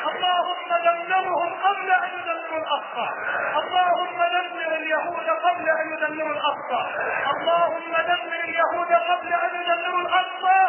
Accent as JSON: {"language": "Arabic", "country": "Egypt", "said": "اللهم اجعل بلدنا مصر واحة للامن والامان"}